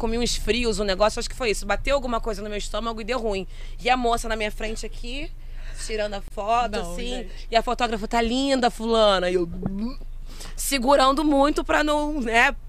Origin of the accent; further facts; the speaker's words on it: Rio de Janeiro, Brazil; Aqui no Rio de Janeiro. Eu sou de Olaria, né? Rio de Janeiro.